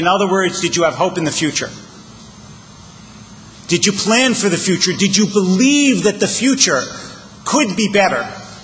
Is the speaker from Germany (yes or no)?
no; East Coast, United States; I mean, it's a nice place and all, but I grew up on the East Coast.